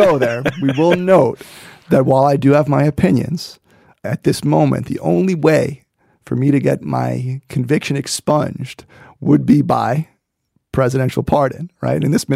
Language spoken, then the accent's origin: English; Brooklyn, New York, United States; I grew up in Brooklyn.